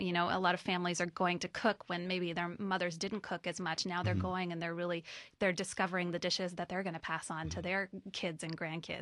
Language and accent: English; San Luis Obispo, California, United States; Yeah, I grew up on the Central Coast. I'm a local.